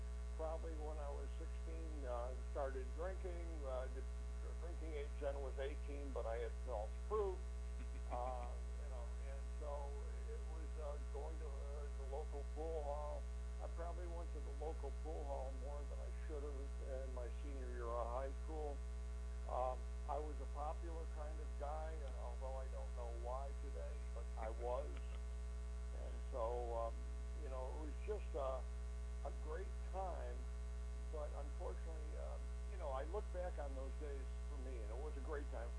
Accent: Auburn, New York, United States; born there; I was born in Auburn, New York, September 23rd, 1948.

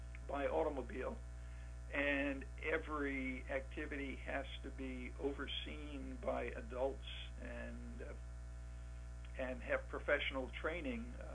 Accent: New York, United States; also born or lived in Connecticut; I grew up, my father's work quickly took him to first to Connecticut and then to New York. So I grew up in suburbs around New York City.

